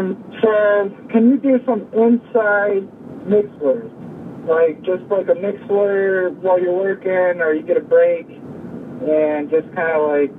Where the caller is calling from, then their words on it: Michigan, United States; I be calling from Michigan, I can tell I'm listener.